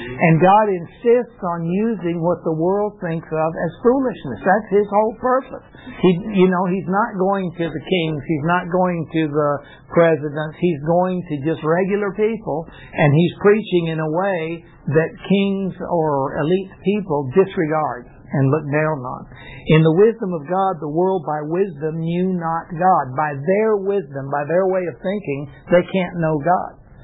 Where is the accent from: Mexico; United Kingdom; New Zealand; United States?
Mexico; Because I come from Mexico, I know the church down there